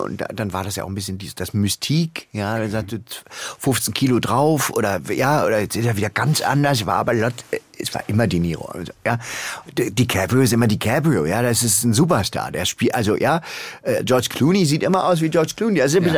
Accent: East Germany, Germany; Weil ich komme aus dem Osten

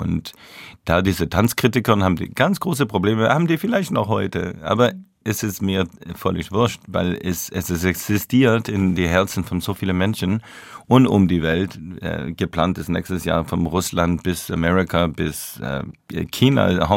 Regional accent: Montreal, Quebec, Canada; German is a second language; Wie alle Jungs in Kanada. So, ich bin aus Montreal und wir wollen Hockeyspieler werden.

